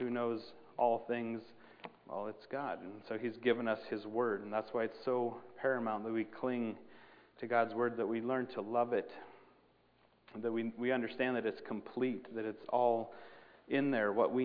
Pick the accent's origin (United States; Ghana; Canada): Ghana; accent: Ghanaian; So I change it and give my little Ghanaian accent